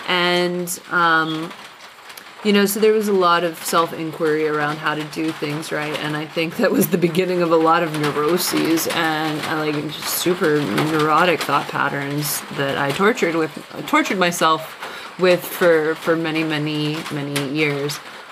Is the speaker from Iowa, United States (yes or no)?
no; Las Vegas, Nevada, United States; I grew up in Las Vegas to immigrants from Germany and Austria, who had moved to the States in the mid-70s